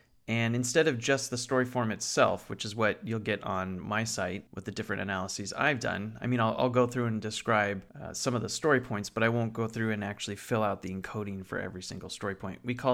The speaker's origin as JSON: {"language": "English", "region": "California", "country": "United States", "tie": "born or raised there", "said": "Sorry, I grew up in Southern California. That's how I believed it was pronounced."}